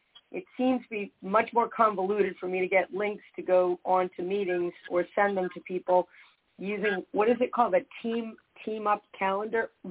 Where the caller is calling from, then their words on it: Florida, United States; I'm calling you from Florida today.